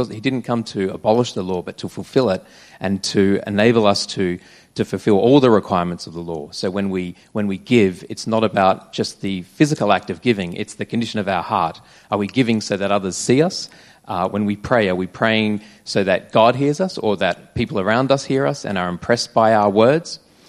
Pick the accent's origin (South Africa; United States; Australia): Australia; I grew up in Australia in suburbia